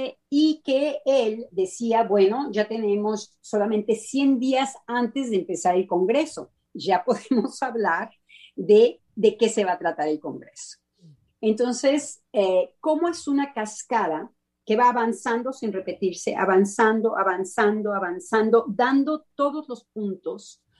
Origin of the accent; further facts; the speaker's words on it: Mexico; esto es la parte reflexiva de los franceses que a mí me hacen verdaderamente babear como mexicana